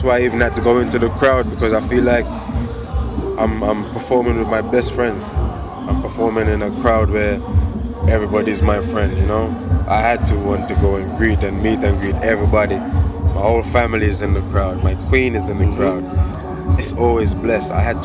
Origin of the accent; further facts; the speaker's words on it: Jamaica; You know, I grew up in Jamaica where we used to listen to a lot of country western.